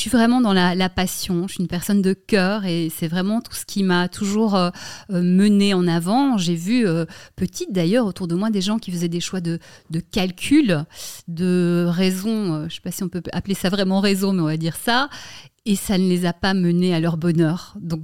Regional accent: Brussels, Brussels-Capital Region, Belgium; moved away as an adult; now in Paris, France; Alors, moi, j'ai grandi à Bruxelles.

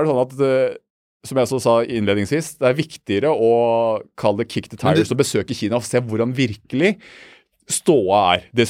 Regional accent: Kongsvinger, Innlandet, Norway; I Norge så det sånn at jeg kommer fra Kongsvinger, jeg født opp på Kongsvinger.

